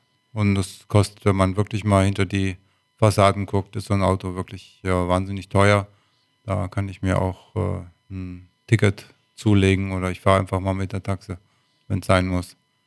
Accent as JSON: {"language": "German", "town": "Brunsbüttel", "region": "Schleswig-Holstein", "country": "Germany", "tie": "born or raised there", "said": "Das Elbe-Forum in Brunsbüttel ist ein Punkt, zu dem ich auch gerne gehen würde, denn das ist ja in meiner Heimatstadt"}